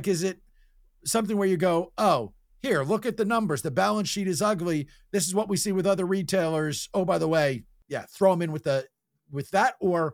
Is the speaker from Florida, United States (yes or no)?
no; Livingston, New Jersey, United States; I grew up in Livingston, New Jersey, walking distance from the Livingston Mall.